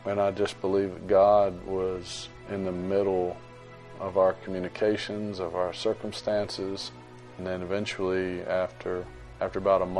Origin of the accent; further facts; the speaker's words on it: Virginia, United States; I went home, took the kids home to my hometown in Virginia for Christmas